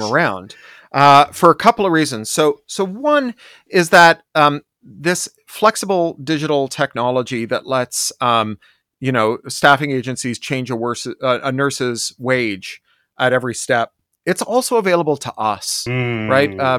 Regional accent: Toronto, Ontario, Canada; I grew up as an activist riding a bicycle through the streets of Toronto, like all the best Americans, I'm Canadian.

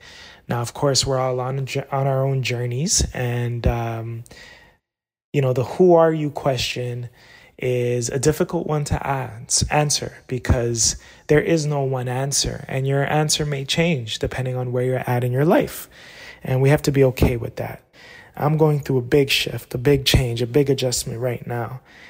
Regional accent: Canada; She's from the States and I'm from Canada.

